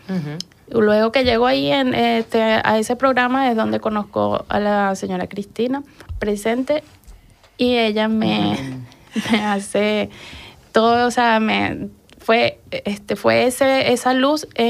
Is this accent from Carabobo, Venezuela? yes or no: yes; Miranda, Carabobo, Venezuela; now in Spain; soy de Venezuela, de un pueblo llamado Miranda, en el estado Carabobo. Uh-huh. En noviembre de este año tengo 2 años acá.